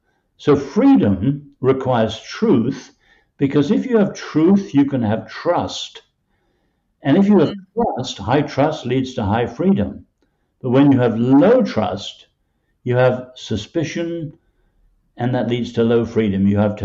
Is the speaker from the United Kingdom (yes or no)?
yes; England, United Kingdom; now in United States; I grew up in England under Winston Churchill.